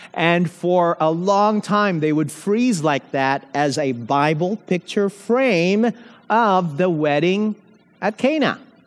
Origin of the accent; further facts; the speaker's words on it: Mindanao, Philippines; Growing up in the Philippines church, I remember going to youth camp for the very first time, meeting like-minded young people from all over the island of Mindanao.